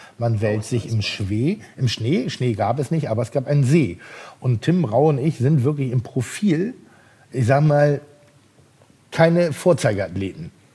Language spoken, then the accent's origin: German; Pinneberg, Schleswig-Holstein, Germany; weil ich komme aus Pinneberg